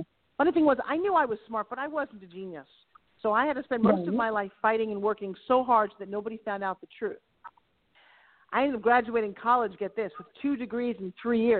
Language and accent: English; Long Island, New York, United States; born or raised there